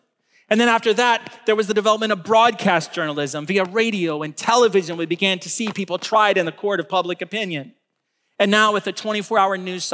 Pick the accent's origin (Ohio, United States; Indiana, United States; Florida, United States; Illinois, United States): Illinois, United States; Taylorville; When I was a kid, I grew up in Taylorville, Illinois. It's a small town about 30 minutes outside of Springfield, Illinois.